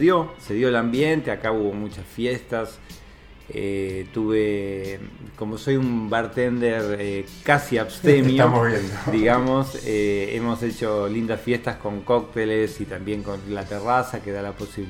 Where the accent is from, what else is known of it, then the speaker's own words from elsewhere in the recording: Buenos Aires, Argentina; Fue por azar, nací en Caballito, pero viví toda mi infancia en Saavedra.